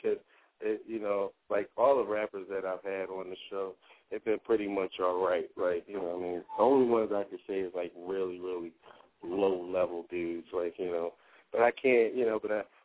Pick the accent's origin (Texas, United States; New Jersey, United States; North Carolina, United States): New Jersey, United States; now in Philadelphia, United States; Like I got to Philly in like '99. I'm originally from Jersey, so.